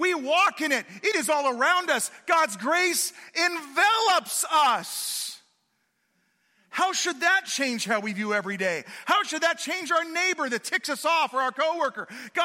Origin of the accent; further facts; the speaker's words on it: California, United States; But I'm from California. You can make fun of me all you want.